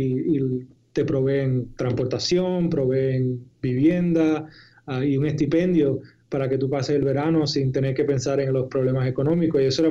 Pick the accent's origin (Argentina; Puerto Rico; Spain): Puerto Rico; Bayamón; Yo vengo de Bayamón, Puerto Rico, y allí estudié también en la Universidad de Puerto Rico, en el recinto de Río Piedra, donde estaba estudiando biología, más o menos biología marina.